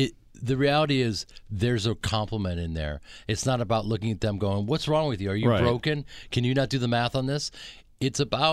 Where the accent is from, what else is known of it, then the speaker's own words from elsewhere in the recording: Chicago, Illinois, United States; I'm a guy from the Midwest, grew up in Chicago with an incredible family, and that's part of who I am